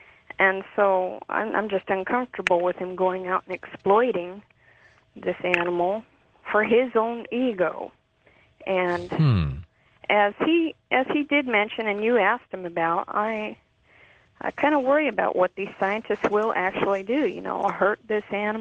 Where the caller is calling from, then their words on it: Yuma, Arizona, United States; in Yuma, Arizona.